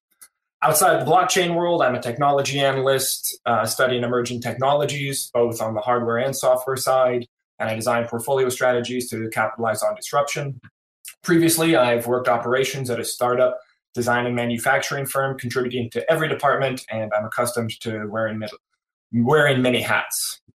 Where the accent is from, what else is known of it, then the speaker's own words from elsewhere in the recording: Portland, Oregon, United States; I'm from Portland, Oregon.